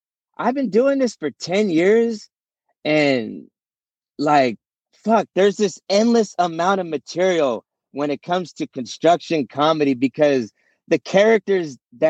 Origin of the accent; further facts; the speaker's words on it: Hayward, California, United States; I grew up in Hayward, stuff like